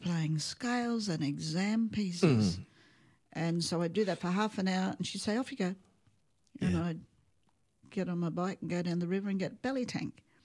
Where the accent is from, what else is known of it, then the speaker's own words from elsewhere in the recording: Townsville, Queensland, Australia; also born or lived in Brisbane; I was born in Townsville, and I grew up most of the time. We had 3 years when we were in Brisbane.